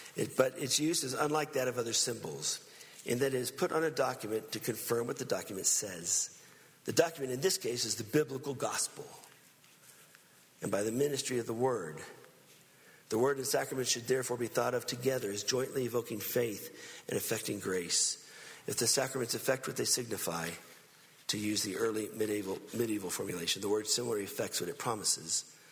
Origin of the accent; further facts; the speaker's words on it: Texas, United States; I'm from Texas, man. That rings true.